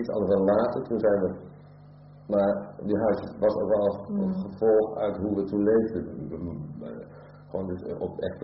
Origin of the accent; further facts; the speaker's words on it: Amsterdam, North Holland, Netherlands; now in Zeeland, Netherlands; Ja, we zijn uit Amsterdam.